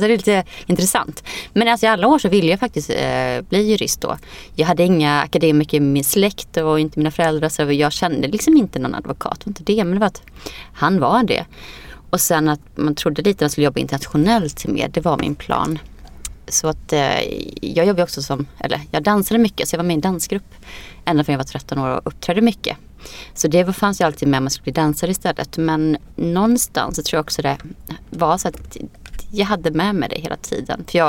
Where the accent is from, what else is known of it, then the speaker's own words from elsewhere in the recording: Skene, Västra Götaland County, Sweden; also born or lived in Iceland / Varberg; Först och främst kom jag från, jag är född på landet på Island. Med en by med 1500 personer på norra Island. Sen flyttade jag hit när jag var 3,5. Och bodde då i Skene tills jag var 15 år och sen i Varberg.